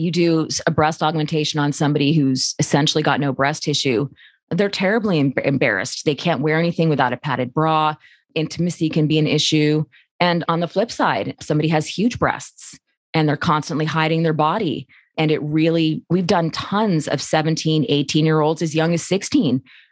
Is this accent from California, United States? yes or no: yes; San Diego, California, United States; I grew up in San Diego. I had the best possible upbringing.